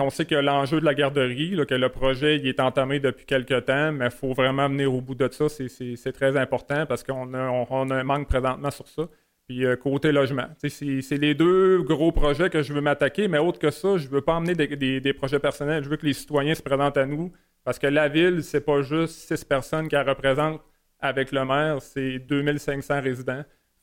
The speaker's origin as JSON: {"language": "French", "town": "Trois-Rivières", "region": "Quebec", "country": "Canada", "tie": "born or raised there", "said": "Je suis ici depuis 2012. Je suis natif de Trois-Rivières."}